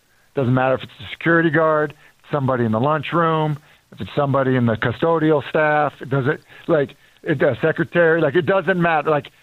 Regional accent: Northeast, United States; Really, a better example is like growing up in the Northeast or like starting to raise my kids in the Northeast

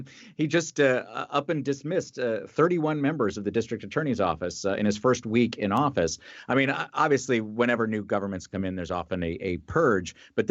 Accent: New York City, New York, United States; I come from New York City, you know, and Philly is very similar

